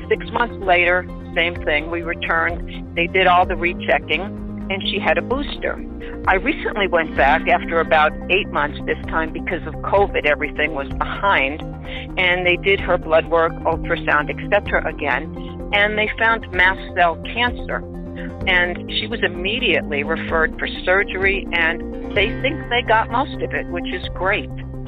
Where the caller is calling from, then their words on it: Denver, Colorado, United States; I'm calling from Denver, Colorado.